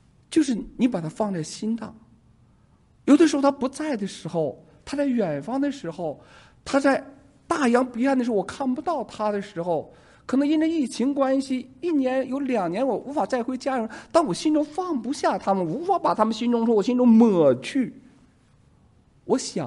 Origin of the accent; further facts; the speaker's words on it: China; 你会知道我们大陆人都那些年就听冯巩的相声，